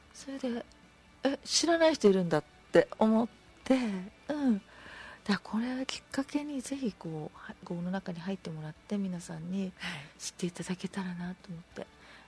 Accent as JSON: {"language": "Japanese", "town": "Naha", "region": "Okinawa", "country": "Japan", "tie": "born or raised there", "said": "それをまず自分那覇で生まれ育ってるんですけど、はい、高校までは、"}